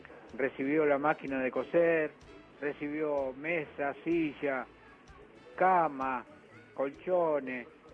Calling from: General Rodríguez, Buenos Aires Province, Argentina; de General Rodríguez

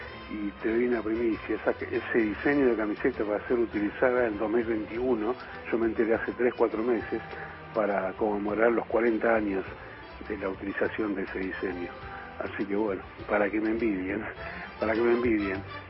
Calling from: Loma de Zamora, Buenos Aires, Argentina; de Loma de Zamora.

